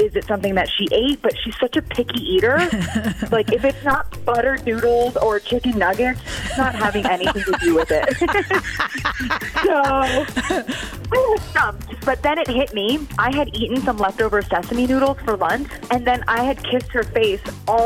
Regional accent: Madison, Wisconsin, United States; I'm from Madison.

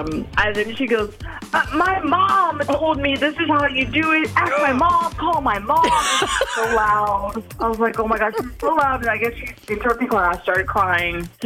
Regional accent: Madison, Wisconsin, United States; I'm from Madison.

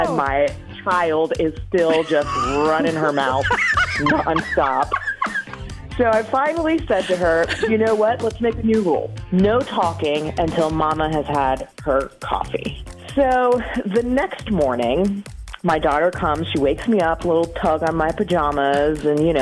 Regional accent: Cottage Grove, United States; I'm from Cottage Grove.

